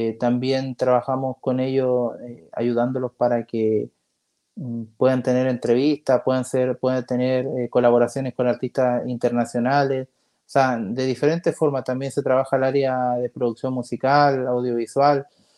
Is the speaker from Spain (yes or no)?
no; Chile; de que nos podamos unir como artista chileno